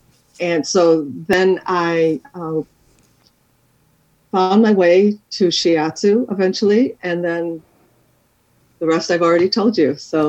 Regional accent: Benton Harbor, Michigan, United States; also born or lived in Evanston; So I grew up mostly in Benton Harbor, Michigan, and we moved to Evanston. I went to high school there and then college down in Champaign, Illinois.

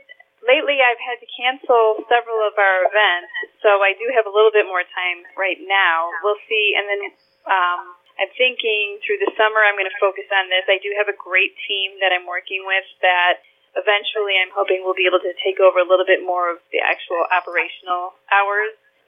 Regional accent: Wilmette, Illinois, United States; So I'm from Wilmette, Illinois.

